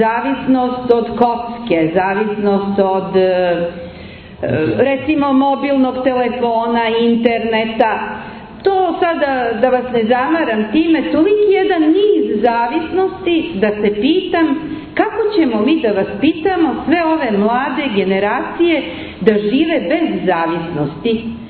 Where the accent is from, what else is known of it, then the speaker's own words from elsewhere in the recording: Belgrade, Serbia; moved away as an adult; now in Kotor, Montenegro; Kao mlad lekar, pre 30 godina došla sam iz Beograda u psihijatrijsku bolnicu Kotor, zato što su moji roditelji iz Kotora.